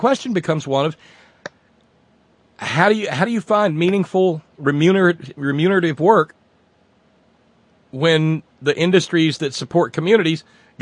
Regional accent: Alabama, United States; where I grew up in Alabama, there was a wagon works.

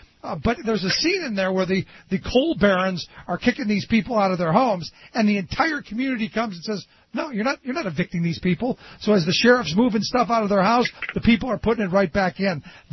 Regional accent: Cleveland, Ohio, United States; Because I go into a large number of areas, like my hometown of Cleveland, where they repossessed houses in lower working class neighborhoods

